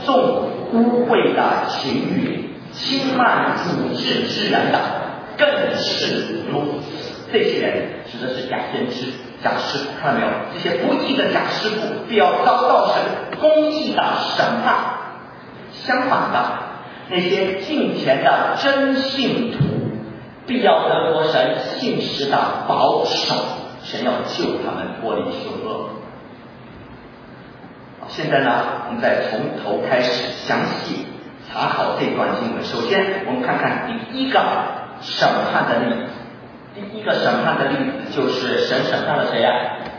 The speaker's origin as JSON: {"language": "Chinese", "country": "China", "said": "我们中国人呢，太子党高干子弟啊，因着他们的特殊地位犯了罪，就有特殊待遇。"}